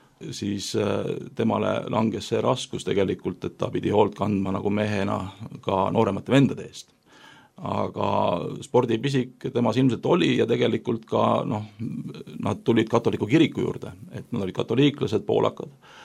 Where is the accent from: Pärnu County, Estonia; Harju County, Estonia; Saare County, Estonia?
Harju County, Estonia; Tallinn; ma kasvasin Nõmmel, Nõmme gümnaasiumis, käisin koolis ja tavaline selline aed linnakus, seal oli lähedal Männiku raba